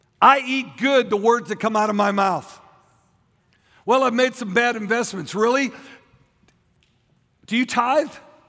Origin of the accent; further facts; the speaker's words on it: St. Louis, Missouri, United States; born there; I was born in Barnes Hospital, St. Louis, Missouri, December 5th, 1957.